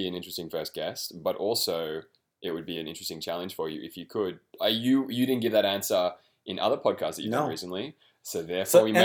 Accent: Australia; accent: Australian; Obviously, I'm Australian, if you can't detect my accent.

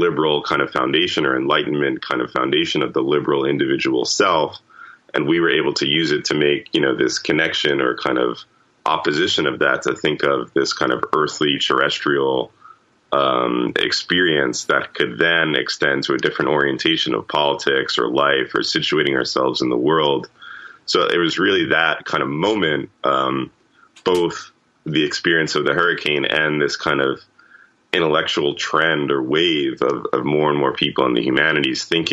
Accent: New York City, New York, United States; and, you know, I grew up in New York.

